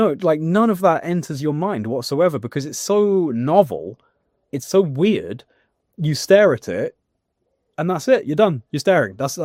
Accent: England, United Kingdom; I barely know what that means because I'm English

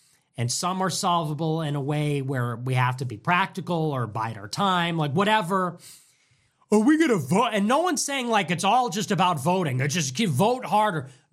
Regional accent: Chicago, Illinois, United States; We are from Chicago. We don't gotta try any of that.

